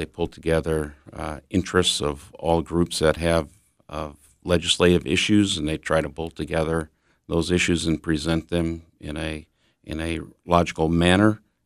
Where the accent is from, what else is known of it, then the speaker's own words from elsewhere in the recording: New Hope, Minnesota, United States; Yes, I was born and raised in New Hope. We did a few transitions with my father while he was in his career, but I came back to Minnesota, go to St. John's University, and graduated in 1980.